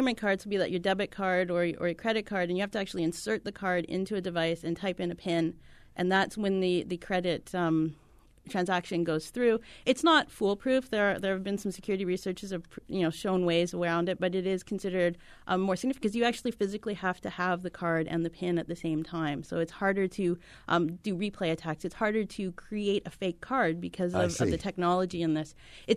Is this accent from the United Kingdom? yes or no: no; Canada; now in United States; I'm actually a Canadian. I've only been down here for 2 years now.